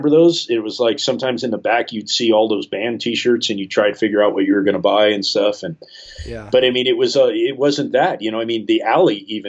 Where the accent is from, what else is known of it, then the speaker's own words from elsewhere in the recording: Chicago, Illinois, United States; And growing up in Chicago during that time period was a really the 90s, late 80s, early 90s Chicago music scene was probably one of the best times in music.